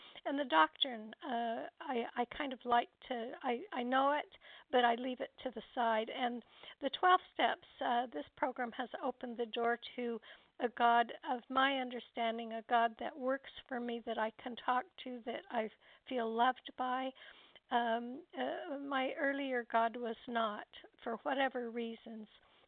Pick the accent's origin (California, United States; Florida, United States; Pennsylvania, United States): California, United States; Los Angeles; I'm from Los Angeles, and I'm so happy to be here.